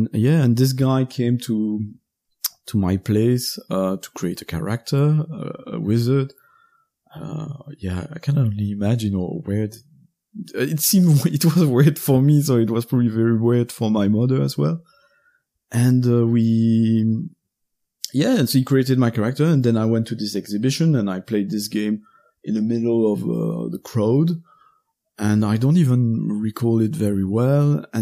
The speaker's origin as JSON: {"language": "English", "town": "Gosselies", "region": "Wallonia", "country": "Belgium", "tie": "born or raised there", "said": "Gosley in Charleroi, Belgium, in Wallonia. That's where I grew up."}